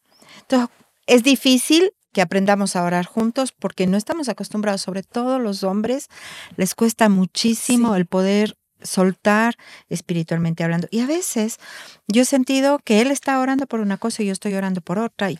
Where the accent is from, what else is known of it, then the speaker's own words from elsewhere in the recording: Cuenca, Azuay, Ecuador; Eres de Guayaquil, yo soy de Cuenca.